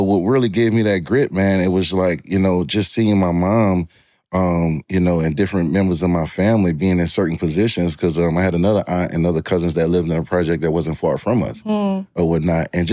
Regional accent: New Orleans, Louisiana, United States; also born or lived in Kenner; So I grew up in New Orleans, Louisiana.

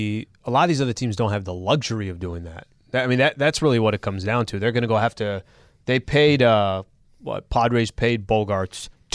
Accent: San Diego, California, United States; now in Los Angeles, United States; This is as somebody born and raised in San Diego, okay?

